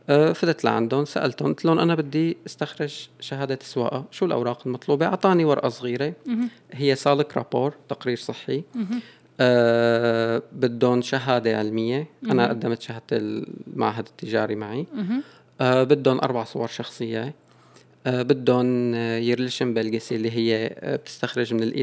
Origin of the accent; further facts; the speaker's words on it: Syria; now in Turkey; أو كسوريين بلاقي شوي اختلاف بالنسبة لأنظمة السير